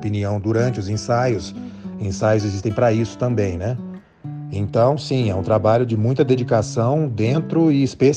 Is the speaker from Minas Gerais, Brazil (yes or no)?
yes; Minas Gerais, Brazil; eu sou originalmente do sul de Minas